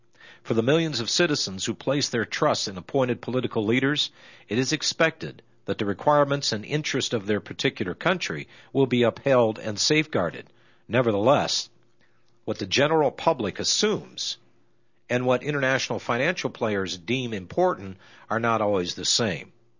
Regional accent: Canada; Integration, as a Canadian, is especially troubling.

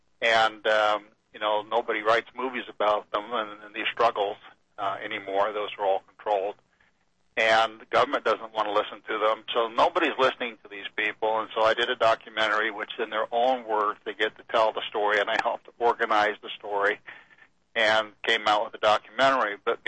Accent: Pocatello, Idaho, United States; born there; And I was born in Pocatello, Idaho. I have lived in urban areas most of my life, but I've been in and out of the rural areas constantly throughout my life, in Idaho, Montana, Wyoming, Oregon, Washington.

